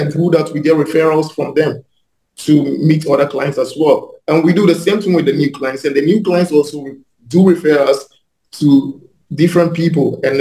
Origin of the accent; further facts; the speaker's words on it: Ghana; I'm from Ghana, and I've been in the real estate business for 7 years now.